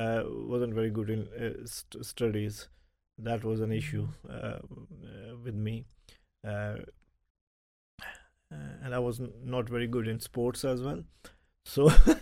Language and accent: English; Lahore, Punjab, Pakistan; English is a second language; I'm from Pakistan. I born and bred in Pakistan. There is a city in Pakistan, Lahore. I born in Lahore and grew up in Lahore.